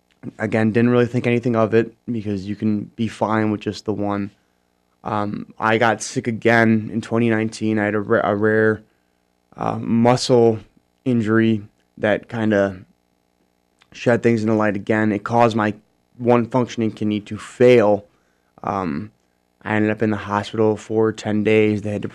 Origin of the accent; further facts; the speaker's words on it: Glenview, Illinois, United States; now in Warsaw, United States; I was born in Glenview, Illinois, raised there. It's a suburb about 25 minutes north of Chicago.